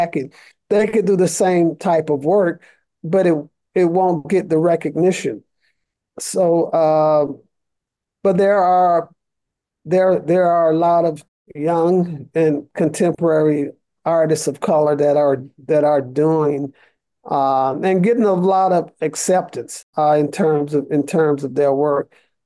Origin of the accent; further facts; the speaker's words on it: Atlanta, Georgia, United States; growing up in Atlanta in the 60s and 70s, the civil rights movement